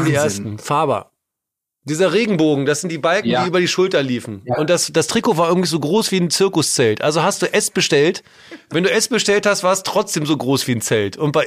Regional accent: Hildesheim, Lower Saxony, Germany; Das ist der VfL Hildesheim aus meiner Heimatstadt.

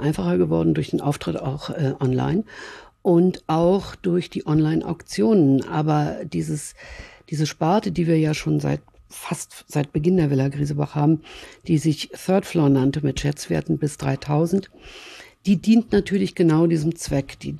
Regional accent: Berlin, Germany; Mein Vater, der aus Dresden stammte, hütete es. Und mir als Berliner Großstadtkind schien das idyllisch und eher fremd.

